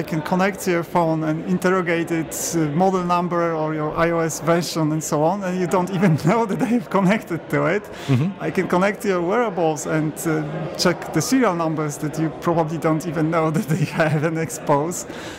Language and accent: English; Poland; my name is very difficult to pronounce because I'm from Poland.